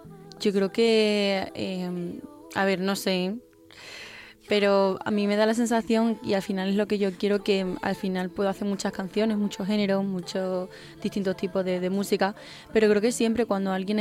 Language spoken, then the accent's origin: Spanish; Villafranca de los Barros, Extremadura, Spain; allí en la escuela de música de mi pueblo, de Villafranca de los Barros.